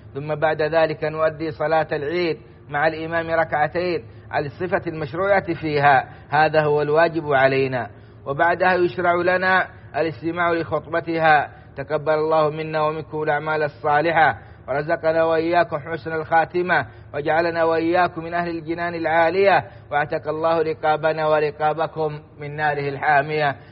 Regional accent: Saudi Arabia; بلادنا السعودية

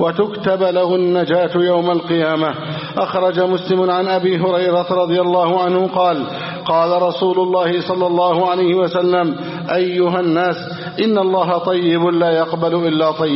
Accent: Egypt; اللهم احفظ بلدنا مصر وسائر بلاد المسلمين،

